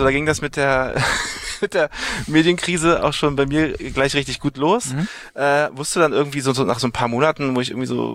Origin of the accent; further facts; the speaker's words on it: Berlin, Germany; Oh, also ich komme aus Berlin. Westteil von Berlin, da bin ich geboren.